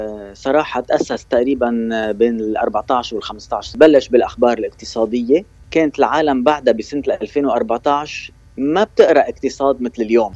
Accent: Lebanon; بس ما بيصير عندنا بلبنان

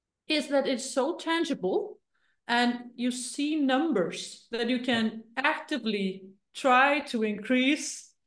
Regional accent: Iceland; English is a second language; I come from Iceland with the hard R's. So please forgive me if I pronounce English with the hard R's.

